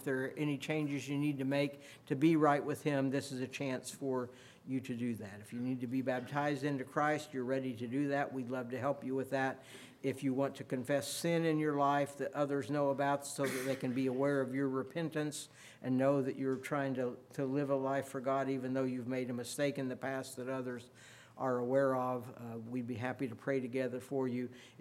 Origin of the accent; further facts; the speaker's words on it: Mattoon, Illinois, United States; born there; I was born in Mattoon because that's where my dad got a job after he got out of the service, and so they moved there.